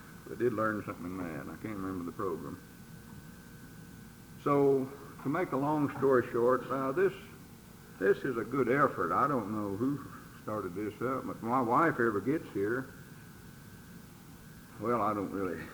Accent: Appalachia, United States; born there; I was born in Appalachian and somehow never was quite ashamed of it.

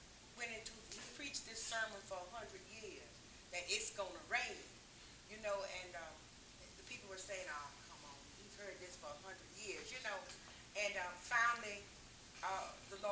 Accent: Georgia, United States; accent: coastal Georgia; That's my accent from that area off the coast of Georgia.

